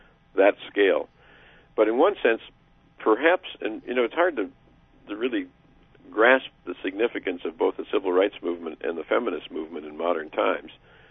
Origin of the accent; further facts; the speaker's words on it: Racine, Wisconsin, United States; I'm from Wisconsin, it happens in cities like my hometown, a struggling city of Racine, Wisconsin, an old industrial town.